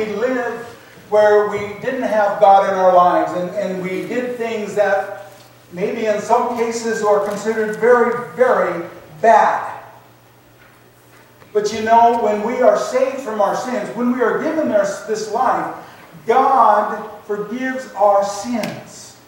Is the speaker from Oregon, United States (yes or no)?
yes; Oregon, United States; my testimony is that I was just a farm kid growing up in Oregon. And what good comes out of Oregon?